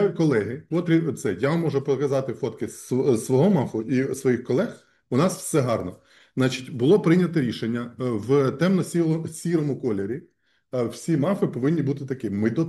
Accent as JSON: {"language": "Ukrainian", "town": "Sloviansk", "region": "Donetsk Oblast", "country": "Ukraine", "said": "а ми із Слов'янська."}